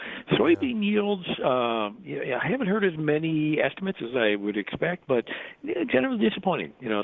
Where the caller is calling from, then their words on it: Creston, Illinois, United States; right now, actually, I'm in the major town of Creston, Illinois.